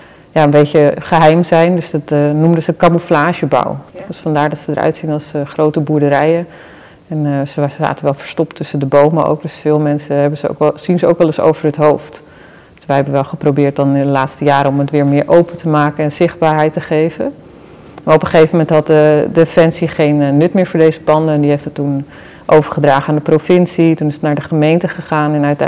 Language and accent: Dutch; Drenthe, Netherlands; also born or lived in Groningen; Ik kom zelf uit Drenthe, Groningen, opgegroeid.